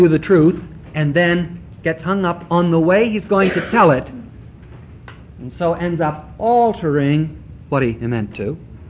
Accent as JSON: {"language": "English", "town": "Fargo", "region": "North Dakota", "country": "United States", "tie": "born there", "moved": "yes", "said": "And then people noticed that I was born in Fargo, North Dakota"}